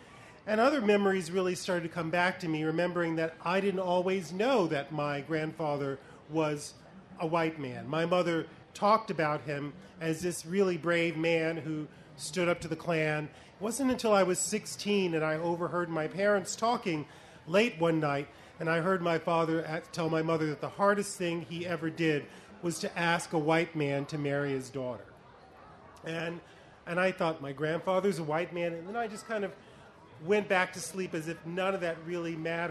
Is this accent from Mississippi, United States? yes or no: yes; Mississippi, United States; So I grew up in Mississippi, and in Mississippi in the 1950s and 60s, there was something called the Mississippi State Sovereignty Commission.